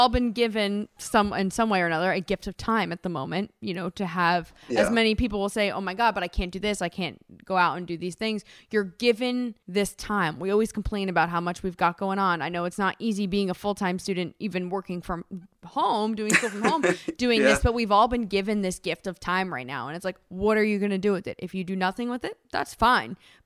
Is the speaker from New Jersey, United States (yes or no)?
yes; New Jersey, United States; Like, growing up in Jersey, like, I would get the catalog.